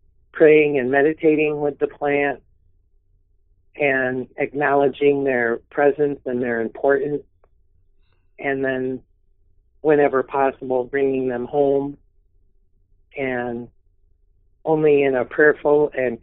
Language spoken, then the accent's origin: English; Grand Rapids, Michigan, United States; And I was born in the Washtenong area, the Grand Rapids area, and about the center of the Mitt of the Lower Peninsula.